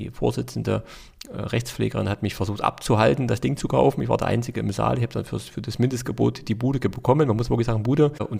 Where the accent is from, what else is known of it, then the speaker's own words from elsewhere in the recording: East Germany, Germany; bei mir ist die Heimat eben der Osten. Und ich finde das auch schön. Auch wir wurden oft ausgelacht wegen unserem tollen Dialekt.